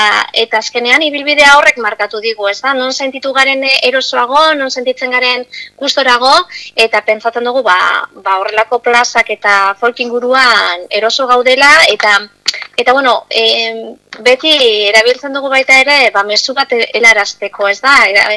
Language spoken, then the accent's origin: Basque; Basque Country, Spain; azkenean gure gu Durangaldekoa gara eta gure herria da, ez? Eta gure herriko historia da.